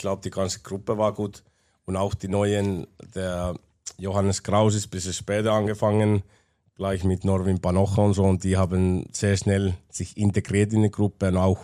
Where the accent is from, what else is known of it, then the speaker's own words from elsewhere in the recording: Finland; German is a second language; weil ich bin Finne und ich habe das skandinavische Sommertraining in meinem Kopf